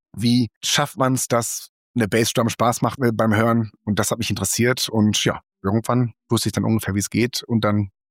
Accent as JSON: {"language": "German", "town": "Frasselt", "region": "North Rhine-Westphalia", "country": "Germany", "tie": "born or raised there", "said": "im Spielmannszug in Frasselt damals, in meinem Dörfchen, wo ich groß geworden bin."}